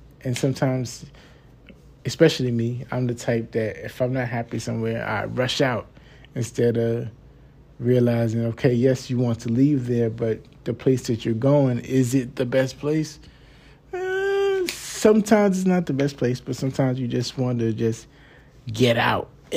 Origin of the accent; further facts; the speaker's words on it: New York, United States; from New York.